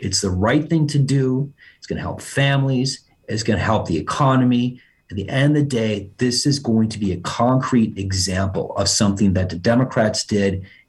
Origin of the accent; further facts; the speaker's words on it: Little Chute, Wisconsin, United States; I came from Carolyn Drive in Little Chute, Wisconsin, blue collar neighborhood. All the dads worked at paper mills.